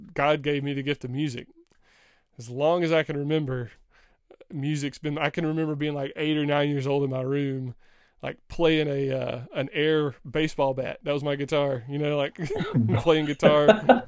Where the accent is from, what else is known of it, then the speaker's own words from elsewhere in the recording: Georgia, United States; we had a small college in my hometown, a little JUCO, a little junior college. My alma mater, shout out to Middle Georgia, what is now Middle Georgia State, Middle Georgia College back in the day.